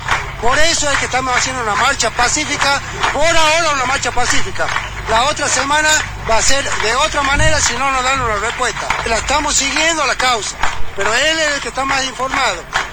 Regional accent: Montero, Tucumán, Argentina; Criado y nacido aquí en Montero

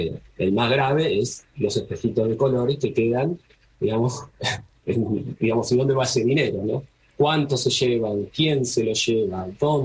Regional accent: Buenos Aires, Argentina; moved away as an adult; now in El Bolsón, Argentina; Yo soy de Villa Urquiza, soy de la ciudad de Buenos Aires, digamos, soy de así de adoquín y vía de tranvía en la puerta de casa. Y hace ya 13 años que estoy acá

